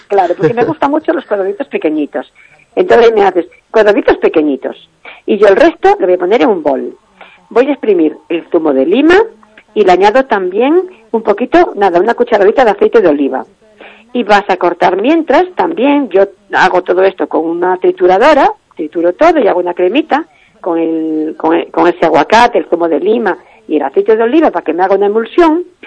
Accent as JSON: {"language": "Spanish", "region": "Galicia", "country": "Spain", "said": "nosotros somos gallegas."}